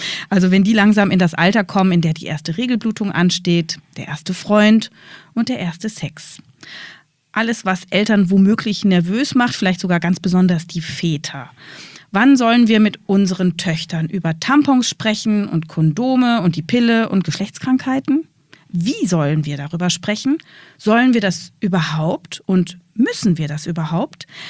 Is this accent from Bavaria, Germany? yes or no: no; Berlin, Germany; Wir sind beide aus Berlin